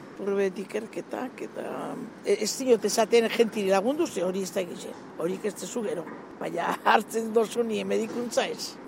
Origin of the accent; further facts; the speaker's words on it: Bilbao, Basque Country, Spain; Ni Bilbotarra naz … eta zazpikalietan jaio da zazpikalietan bizi izen naz beti.